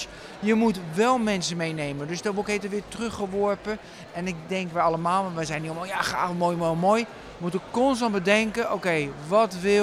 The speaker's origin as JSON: {"language": "Dutch", "town": "Rotterdam", "region": "South Holland", "country": "Netherlands", "said": "Ik kom uit Rotterdam"}